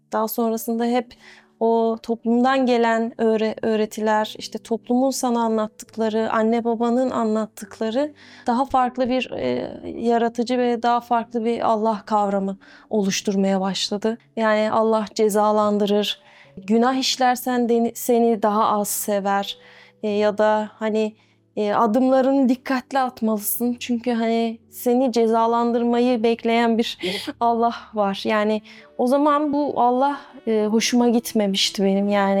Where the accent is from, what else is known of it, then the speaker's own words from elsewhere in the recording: Ankara, Turkey; now in İzmir, Turkey; Ankara'da doğdum. Aslen Kırşehirliyiz. Ailem Kırşehirli. Ankara'da doğdum. Aslında Ankara'da büyük bir kısmını yaşadım hayatımın. İzmir'e geleli 4 yıl oldu. 4 yıldır İzmir'deyim.